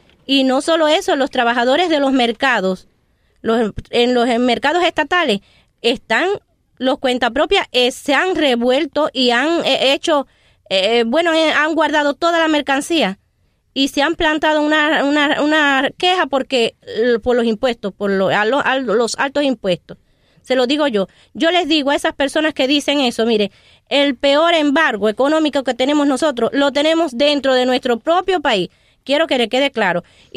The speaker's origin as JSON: {"language": "Spanish", "country": "Cuba", "said": "comprando las cosas como las compramos los cubanos de a pie"}